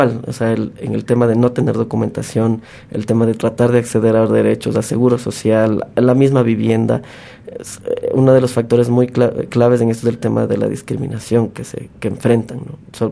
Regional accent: Ecuador; Y yo creo que como ecuatorianos ahí tenemos

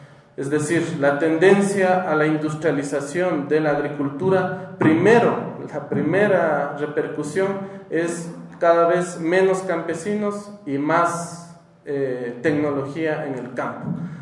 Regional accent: Cotacachi, Imbabura, Ecuador; Yo soy de Cotacachi.

